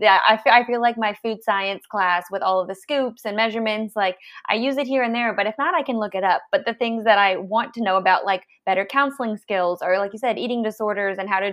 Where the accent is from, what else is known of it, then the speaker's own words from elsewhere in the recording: St. Louis, Missouri, United States; But I'm originally from the St. Louis area, and then I went to school to be a dietitian at Western Kentucky University